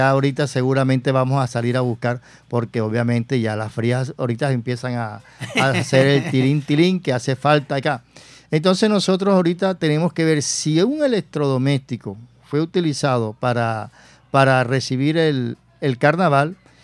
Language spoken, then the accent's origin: Spanish; Barranquilla, Atlántico, Colombia; Bueno, como barranquillero no solamente es en la temporada de carnaval. Nosotros los barranquilleros nos gozamos el precarnaval, el carnaval, el poscarnaval y los preparativos del nuevo carnaval.